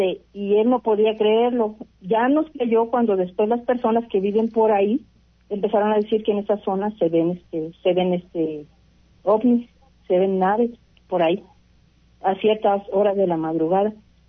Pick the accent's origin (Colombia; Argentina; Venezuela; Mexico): Mexico; Xalapa, Veracruz; pues yo soy de Jalapa y teníamos poco de haber llegado a vivir allá